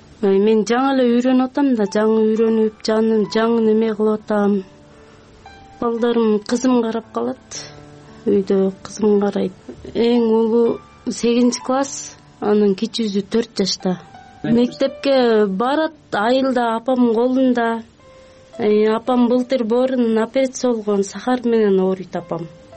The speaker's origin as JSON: {"language": "Kyrgyz", "town": "Terek-Suu", "region": "Jalal-Abad Region", "country": "Kyrgyzstan", "tie": "born there", "lives_now": "Bishkek, Kyrgyzstan"}